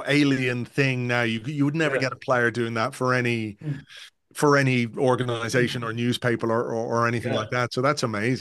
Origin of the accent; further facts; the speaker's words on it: England, United Kingdom; I was born in England, so I was born in England to both my parents from Dublin, from Drimna. But we lived over there, and we lived over there in the full knowledge that we were Irish, me and my brother. We were brought up by Irish parents to, be Irish.